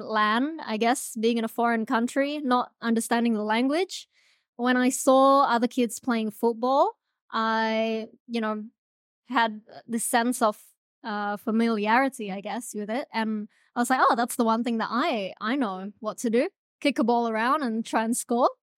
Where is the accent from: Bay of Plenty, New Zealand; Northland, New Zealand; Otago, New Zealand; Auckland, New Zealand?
Auckland, New Zealand; English is a second language; also born or lived in Indonesia / Java / Borneo; I grew up in New Zealand, but originally I'm from Indonesia. I was born in Indonesia and my parents and I moved around a lot. We moved from Java to Borneo and then sort of we decided to migrate to Auckland.